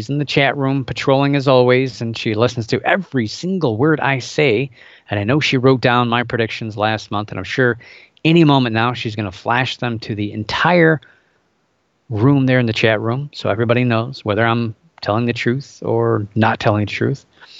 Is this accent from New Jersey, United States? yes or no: no; Ohio, United States; Ohio, my home state, the Buckeye State, had 9 reports.